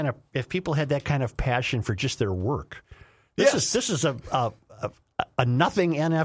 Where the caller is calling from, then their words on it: Sofia, Sofia City, Bulgaria; I said, I'm listening. I said, I'm listening from Sofia, Bulgaria.